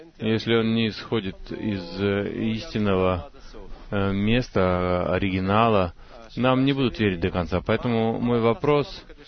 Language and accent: Russian; Jerusalem, Jerusalem District, Israel; Здравствуйте, я из Иерусалима.